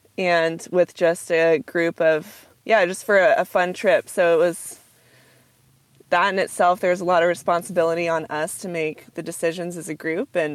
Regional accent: Juneau, Alaska, United States; I grew up in Juneau, Alaska, and spent a lot of my childhood outside.

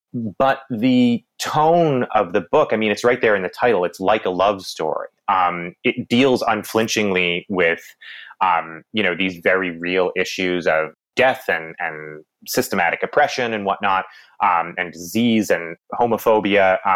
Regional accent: Massachusetts, United States; I grew up in Massachusetts, so all my characters have to come from Massachusetts

